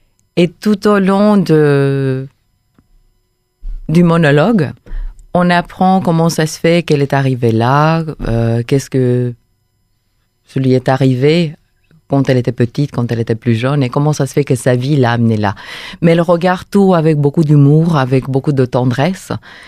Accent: Romania; French is a second language; moved away; j'ai quitté la Roumanie en 2003 et je suis retournée en 2014.

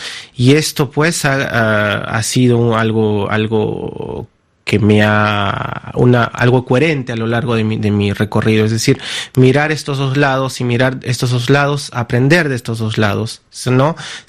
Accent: Jauja, Junín, Peru; En el caso particular de mi familia, somos de Jauja, tengo vestigios desde el siglo XVIII.

